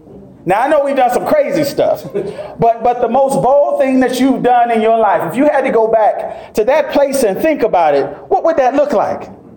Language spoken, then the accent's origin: English; Florida, United States; See, I grew up in Florida. And if you know anything about Florida, they tell you at a certain time that you're not supposed to be out on the beach.